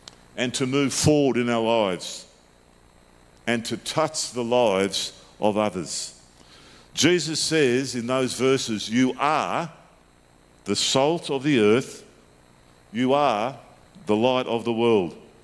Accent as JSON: {"language": "English", "town": "Sydney", "region": "New South Wales", "country": "Australia", "tie": "born or raised there", "said": "I was brought up in Sydney"}